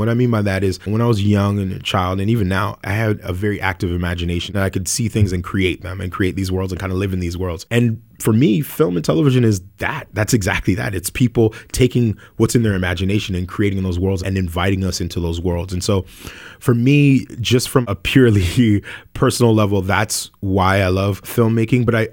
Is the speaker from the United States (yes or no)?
no; Jamaica; a part of that is like my background being Jamaican. You know, every Jamaican that you know tells a story